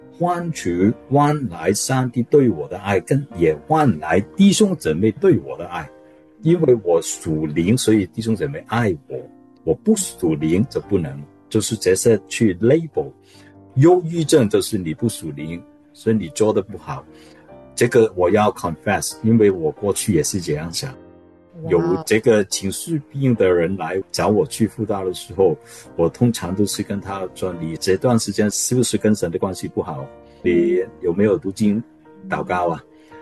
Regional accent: Guangdong, China; 我们广东人有句话

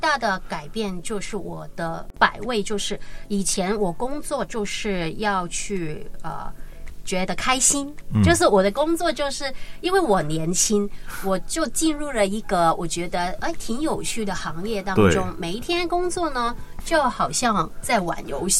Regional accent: Hong Kong; Chinese is a second language; 因为我们还是在香港长大

